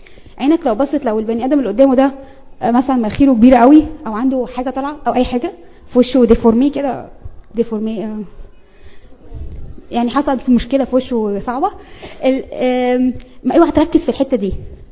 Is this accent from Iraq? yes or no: no; Egypt; طيب مين من القاده عندنا في مصر كان بيقعد كده